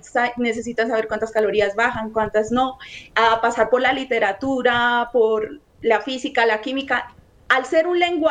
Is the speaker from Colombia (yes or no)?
yes; Bucaramanga, Santander, Colombia; De Bucaramanga.